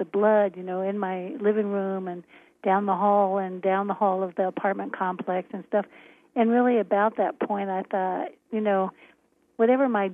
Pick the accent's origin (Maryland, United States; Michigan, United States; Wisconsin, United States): Maryland, United States; I grew up in Maryland, which really did kind of focus its energy on being Southern, even though it was above the, you know, the Mason-Dixon line.